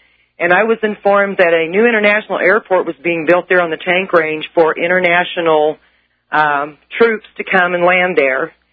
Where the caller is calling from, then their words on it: Colorado Springs, Colorado, United States; Colorado Springs.